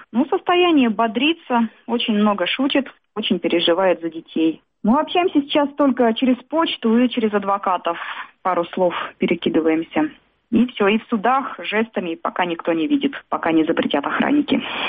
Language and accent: Russian; Ural, Russia; born there; now in Moscow, Russia; Я вообще родилась на Урале, но уже очень давно живу в Москве.